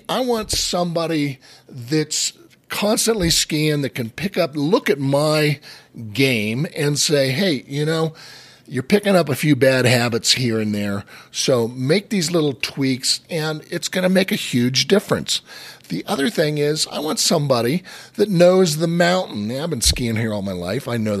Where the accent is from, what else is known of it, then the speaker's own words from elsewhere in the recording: California, United States; As I talk about, I'm from California. I've been skiing all my life.